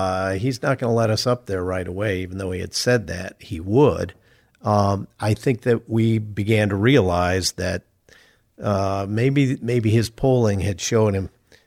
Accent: Chicago, Illinois, United States; In those days, I grew up in Chicago.

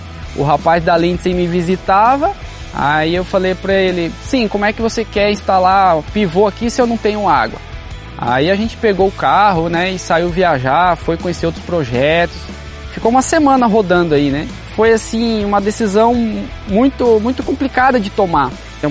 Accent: Paraná, Brazil; Viemos do Paraná.

